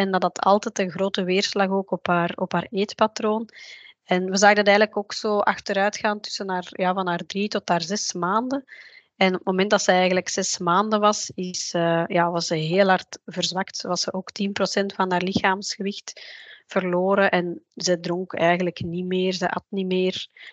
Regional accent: Belgium; uit België.

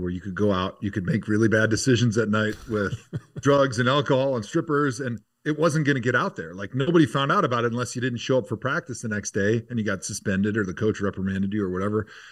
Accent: Wisconsin, United States; because I was a big Packer fan growing up in Wisconsin

